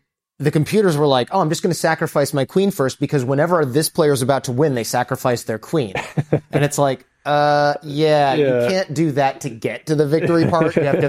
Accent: Midwest, United States; And I know Jason and I grew up in the Midwest, so we've been in this polar vortex situation.

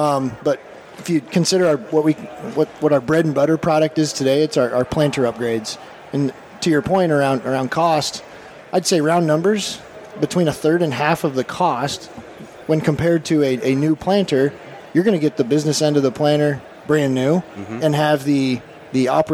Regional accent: Iowa, United States; I grew up in Central Iowa. I think it's similar to where you guys are from. And born and raised, stayed close to home for school in Northeast Iowa

